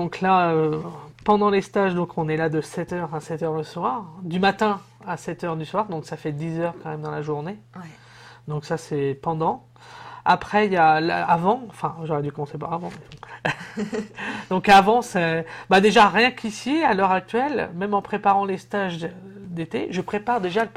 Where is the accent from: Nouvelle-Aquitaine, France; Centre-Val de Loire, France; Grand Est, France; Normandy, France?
Centre-Val de Loire, France; Neuville-aux-Bois; moi, quand j'étais enfant, en fait, à Neuville-au-Bois, parce que je suis un peu. Enfin, c'était plus mon enfance à Neuville, parce que c'est là où